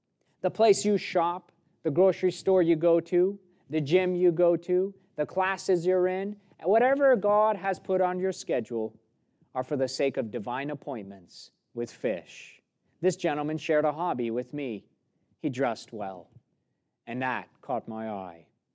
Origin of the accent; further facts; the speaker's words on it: New York, United States; I noticed that I was better dressed as a New Yorker than most Nebraskans there at the firm that I worked at in Omaha.